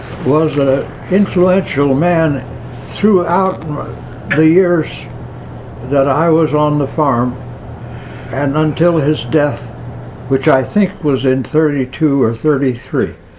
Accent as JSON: {"language": "English", "region": "Kansas", "country": "United States", "tie": "born there", "said": "But she made it, and that's how come I was born in Kansas."}